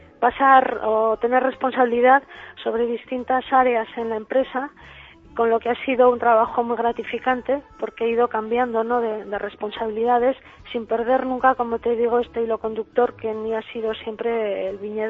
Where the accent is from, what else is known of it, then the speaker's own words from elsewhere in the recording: La Rioja, Spain; siendo agrónomo y siendo riojana